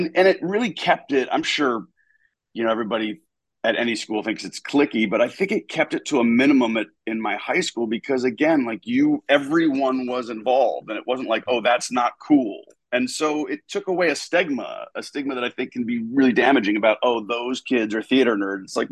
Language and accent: English; Washington, District of Columbia, United States; Yeah, I grew up in Northwest D.C. on what I always called the less fancy DC Chevy Chase side